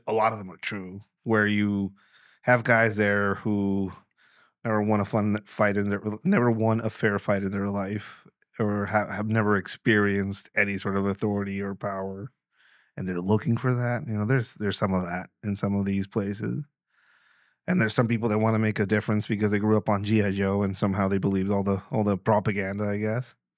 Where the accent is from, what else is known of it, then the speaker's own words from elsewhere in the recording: Mexico; Like, I'm from Mexico, none of that shit happens.